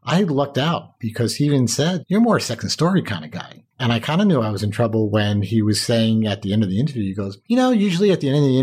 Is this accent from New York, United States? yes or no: yes; Westchester, New York, United States; I don't bribe people. I grew up in Westchester.